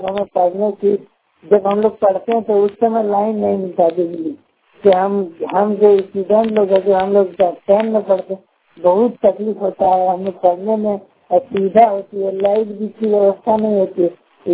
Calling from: Jharkhand, India; मैं झारखंड के जामताड़ा जिले के चेन्नई गांव से बोल रहा हूँ।

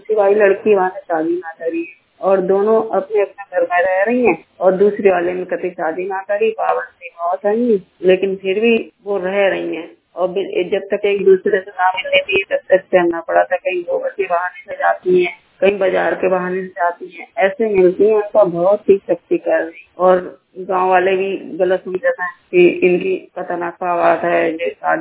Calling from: Uttar Pradesh, India; और मैं दरिया जिला बरेली से बोल रही हूँ।

